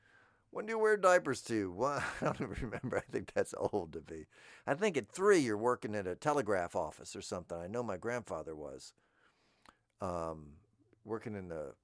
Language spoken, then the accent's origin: English; Florida, United States; I'm from Florida, so I know they gave it to football players first. Now, I played some football in Florida when I was a young man.